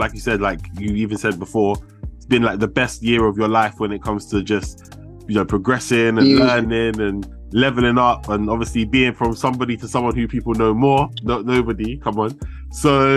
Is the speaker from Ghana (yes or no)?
yes; Ghana; also born or lived in Nigeria; Ghana and Nigeria, and I'm both Ghanaian and Nigerian.